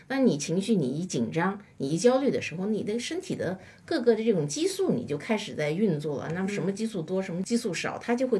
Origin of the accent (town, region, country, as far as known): China